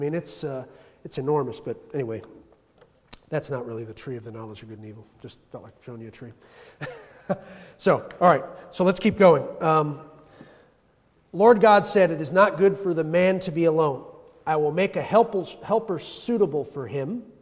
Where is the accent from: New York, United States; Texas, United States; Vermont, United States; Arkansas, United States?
New York, United States; accent: New York; When I first bought my New York accent just almost came out.